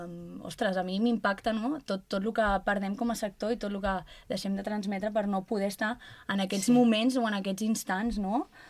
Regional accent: Vilanova i la Geltrú, Catalonia, Spain; Jo sóc de Vilanova i la Geltrú, vale? Aleshores jo no estic tan arrelada al Penedès com potser ho sou vosaltres.

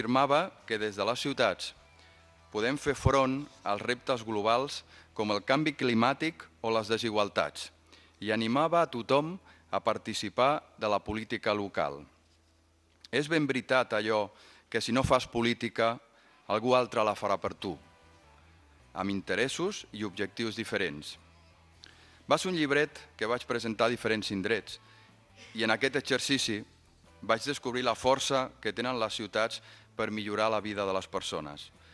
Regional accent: Vilafranca del Penedès, Catalonia, Spain; I va ser d'aquesta manera com la meva germana i jo vam néixer a Vilafranca. Vam anar, com ha dit el Miquel, vam anar a viure al carrer Martorell, vam anar a l'Escola Pauada, a l'Institut Eugeni d'Ors.

